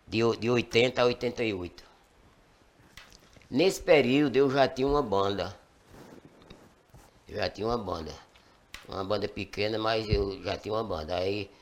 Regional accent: Congo, Paraíba, Brazil; now in Santa Cruz, Brazil; Somos do Congo aqui, cidade vizinha.

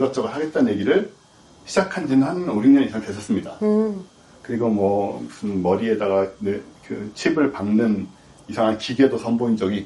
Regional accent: South Korea; 너 어디서 왔냐? 한국에서 왔다.

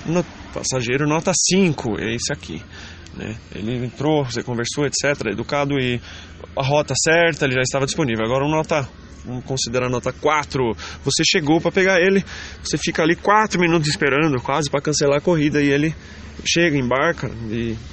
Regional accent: Rio Claro, São Paulo, Brazil; mas eu sou da cidade aqui de Rio Claro, São Paulo, né?

